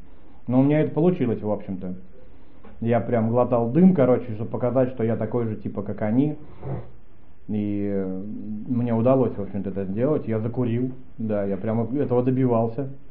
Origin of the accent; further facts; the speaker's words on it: Novgorod Oblast, Russia; also born or lived in Kyrgyzstan; Я родился, короче, в Киргизии когда-то давным-давно.